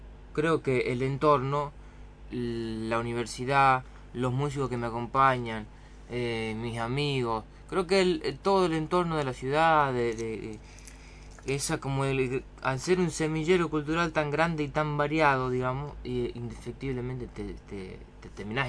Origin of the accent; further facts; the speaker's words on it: Yerba Buena, Tucumán, Argentina; Yerbabuena, que es una ciudad que queda a 5 kilómetros de la capital. Ahí más cerquita de la capital.